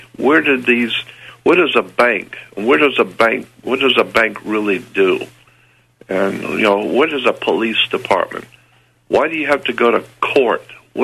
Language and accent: English; Florida, United States; And I grew up in Northwest Florida